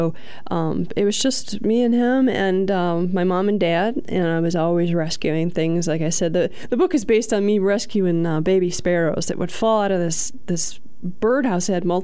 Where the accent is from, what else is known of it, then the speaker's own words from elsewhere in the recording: Kankakee, Illinois, United States; now in Momence, United States; Yes, Kankakee. I was born and raised in Kankakee, and now I live in Moments.